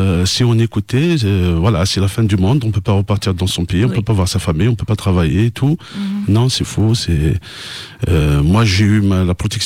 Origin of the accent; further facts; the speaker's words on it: Algeria; je ne suis pas arabe, je viens d'Algérie. Mais il faut savoir une chose, qu'en Algérie, il n'y a pas que les arabes. Voilà. Donc je suis berbère, je suis kabyle.